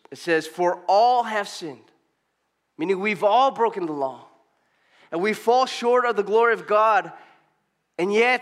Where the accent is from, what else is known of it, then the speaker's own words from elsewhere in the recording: Torrance, California, United States; We're from Torrance, okay? So it's like hours to Barstow.